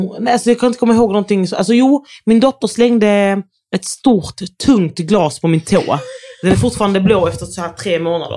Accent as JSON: {"language": "Swedish", "town": "Landskrona", "region": "Skåne", "country": "Sweden", "said": "Jag kommer från Landskrona."}